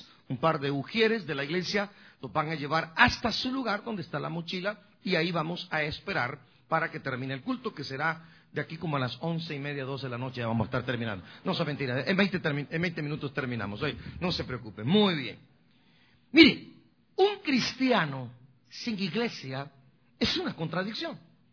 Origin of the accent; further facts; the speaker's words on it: Mexico; now in United States; hasta los que vivimos aquí que decimos que somos US, somos mexicanos.